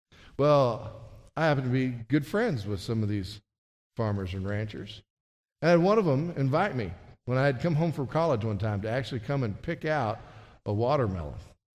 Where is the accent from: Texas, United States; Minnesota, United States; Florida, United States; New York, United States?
Texas, United States; I grew up in McCulloch County here in Texas.